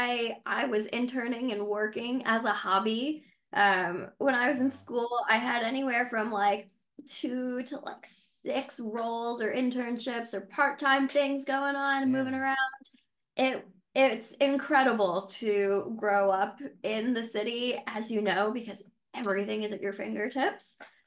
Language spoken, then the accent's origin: English; New Jersey, United States; So I guess to start out, I grew up in New Jersey and I went to NYU for college.